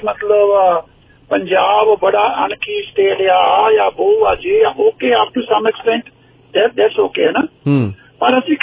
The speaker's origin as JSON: {"language": "Punjabi", "town": "Hoshiarpur", "region": "Punjab", "country": "India", "said": "ਮੈਂ ਵੀ ਪੰਜਾਬ ਤੋਂ ਹੁਸ਼ਿਆਰ ਤੋਂ ਆ ਜੀ"}